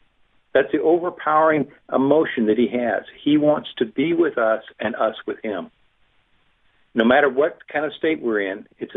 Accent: the South, United States; I'm from the South. We always talk about Southern gentlemen and how we're to be polite with those around us.

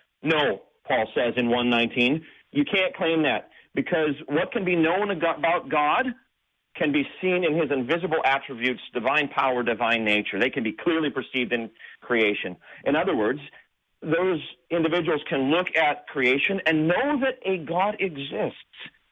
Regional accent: Minot, North Dakota, United States; Though to the north of me in my hometown of Minot, they have 44 inches this year already.

